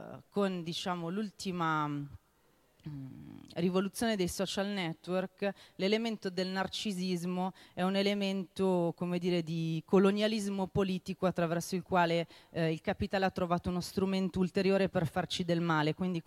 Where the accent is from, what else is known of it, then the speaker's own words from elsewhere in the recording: Milan, Lombardy, Italy; vengo da Milano e sono venuta per presentare il nostro lavoro